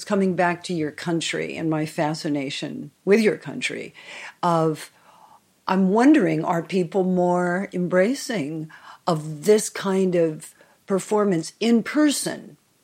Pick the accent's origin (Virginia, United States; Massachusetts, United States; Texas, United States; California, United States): California, United States; Los Angeles; I grew up in Los Angeles, an urban sprawl.